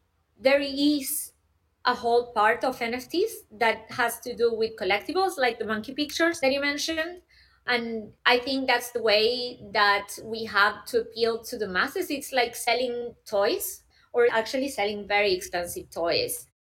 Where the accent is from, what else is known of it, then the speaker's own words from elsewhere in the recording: Argentina; I come from Argentina, which is a country that right now it's at 105% of inflation.